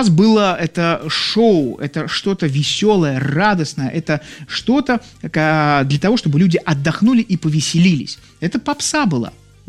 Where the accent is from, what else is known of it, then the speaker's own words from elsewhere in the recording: Saint Petersburg, Russia; born there; я родился в Ленинграде.